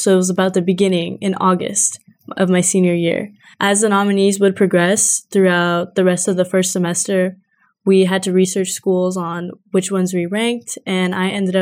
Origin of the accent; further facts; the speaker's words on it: Springfield, Virginia, United States; I'm from Springfield, Virginia, and I'm majoring in business analytics.